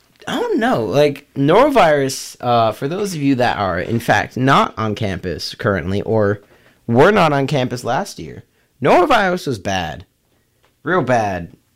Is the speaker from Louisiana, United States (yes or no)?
no; Atlanta, Georgia, United States; I'm from Atlanta, Georgia.